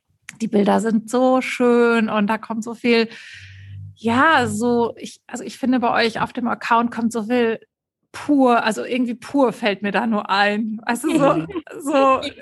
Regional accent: Germany; accent: German; now in United States; Und ich habe mich auch lange so mit meinem deutschen Akzent schwer getan

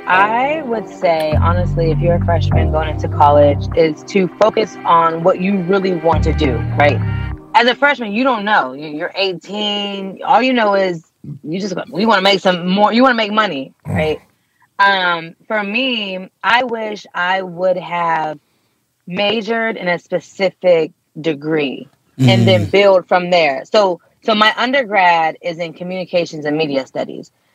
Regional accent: Youngstown, Ohio, United States; I'm from Youngstown.

